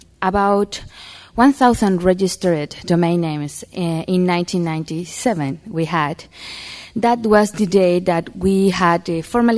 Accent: Chile; I'm from Chile.

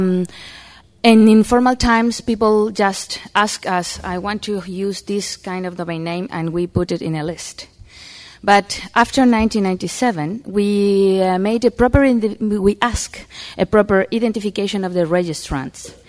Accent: Chile; I'm from Chile.

